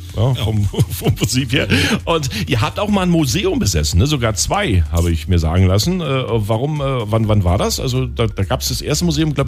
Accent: Berlin, Germany; Also jetzt nicht nur aus Werder, da kommen wir aus Berlin, ne?

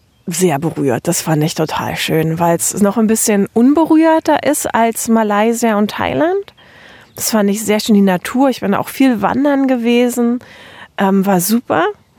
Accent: Potsdam, Brandenburg, Germany; Ja, ich komme aus Potsdam, bin wundervoll aufgewachsen und mir hat es nie an was gemangelt, ja.

